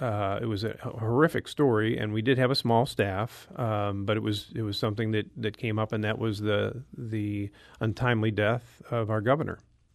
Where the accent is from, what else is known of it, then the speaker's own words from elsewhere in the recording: St. Louis, Missouri, United States; And I was at WILL in Champaign-Urbana prior to returning to St. Louis, which is my hometown, in 1995.